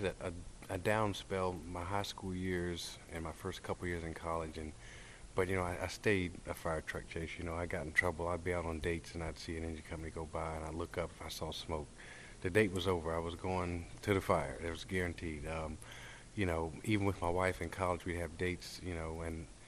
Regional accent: Ashland, Virginia, United States; Ashland, Virginia. It's in Hanover County, Virginia, and I joined the Ashland Volunteer Fire Department at 13.

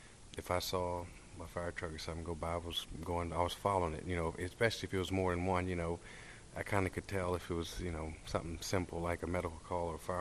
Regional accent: Ashland, Virginia, United States; Ashland, Virginia. It's in Hanover County, Virginia, and I joined the Ashland Volunteer Fire Department at 13.

